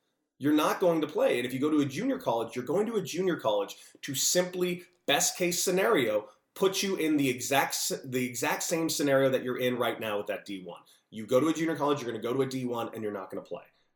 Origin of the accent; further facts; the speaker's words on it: Los Angeles, California, United States; I grew up in Los Angeles, California. I grew up in a baseball hotbed.